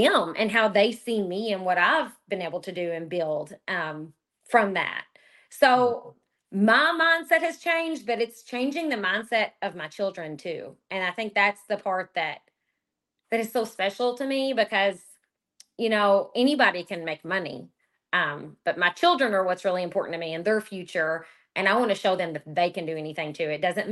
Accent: Kentucky, United States; I'm from Kentucky. Here, I tell people all the time, we are coal miners, farmers, healthcare workers, and educators.

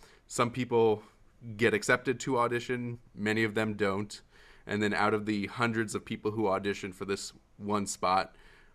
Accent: Milwaukee, Wisconsin, United States; Like my hometown in Milwaukee, most of the people who apply for the jobs in Milwaukee are from across the country or even out of the country.

